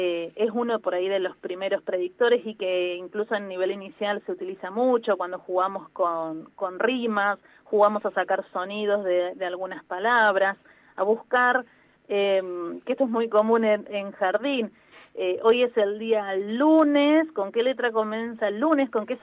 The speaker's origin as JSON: {"language": "Spanish", "town": "Santa Rosa", "region": "La Pampa", "country": "Argentina", "said": "Soy de Santa Rosa."}